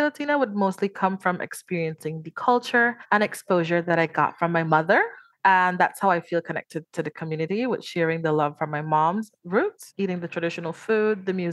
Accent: Belize; I wouldn't necessarily identify myself as Latina, as I was born and raised in Belize. And Belize is located in Central America, and we are the only English-speaking country in Central America. However, we are filled with many diverse cultures, so I would identify myself as a Creole person.

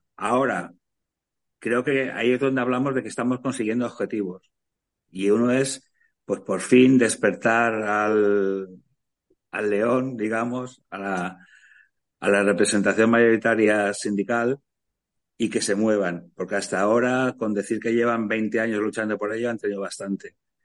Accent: Valencia, Valencian Community, Spain; hicimos una concentración importante aquí en Valencia, en mi tierra.

